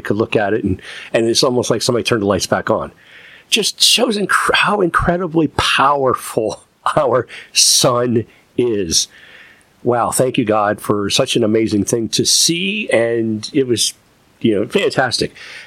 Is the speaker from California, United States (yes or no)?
no; Ohio, United States; I went to my hometown, which is in Northeast Ohio, and I was able to view it with some family